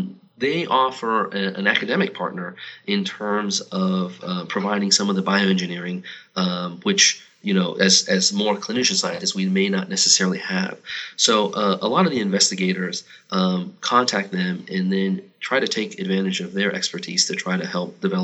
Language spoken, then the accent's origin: English; California, United States; I grew up in Southern California, so I'm happy to be back.